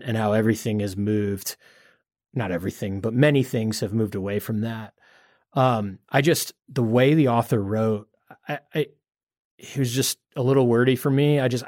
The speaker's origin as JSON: {"language": "English", "region": "Midwest", "country": "United States", "tie": "born or raised there", "said": "someone my age, you know, growing up in the Midwest, the US, like that, you know, that just like wasn't a thing when I was a kid."}